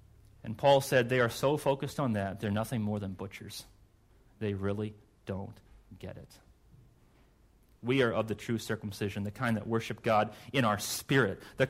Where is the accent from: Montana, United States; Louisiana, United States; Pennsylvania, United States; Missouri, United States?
Pennsylvania, United States; York; born there; I would rather have been born in York, Pennsylvania than Gary, Indiana.